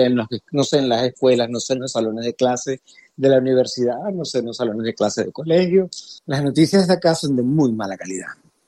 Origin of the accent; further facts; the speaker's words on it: Venezuela; la planificación de tu vida es casi que en Venezuela, siendo venezolano en Venezuela, es casi un privilegio.